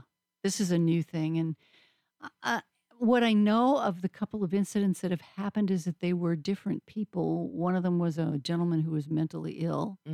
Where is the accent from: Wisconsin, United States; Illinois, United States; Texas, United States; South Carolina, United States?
Illinois, United States; Chicago; I come from Chicago where there was lots of diversity in language and in race and so forth.